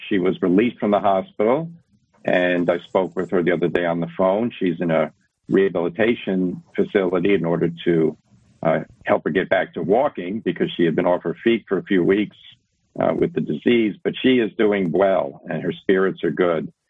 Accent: Brooklyn, New York, United States; born there; Yes, I was born in Brooklyn, New York, 1959. My parents came, my mom from Brooklyn, my dad from New Jersey, and they both Catholic, both practicing Catholics

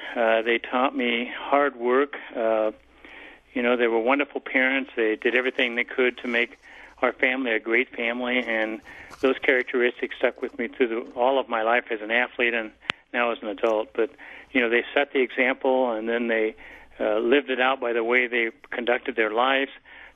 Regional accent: Wichita, Kansas, United States; Well, I grew up in Wichita, Kansas

